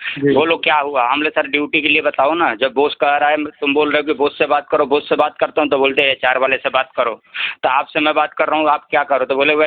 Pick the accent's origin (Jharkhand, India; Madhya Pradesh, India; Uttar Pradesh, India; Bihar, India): Uttar Pradesh, India; मैं उत्तर प्रदेश का हूँ